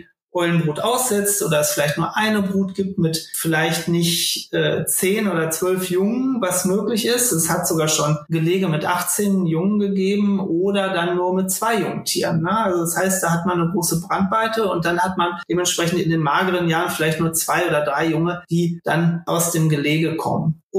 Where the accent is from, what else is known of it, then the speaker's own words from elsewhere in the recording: Lower Saxony, Germany; Und das gilt auch für meine Heimatregion, das Weserbergland